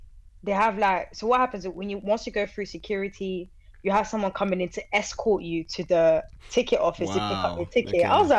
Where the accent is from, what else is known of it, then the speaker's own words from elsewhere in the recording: Senegal; because obviously growing up, because I grew up in Senegal as well, so I missed out a lot.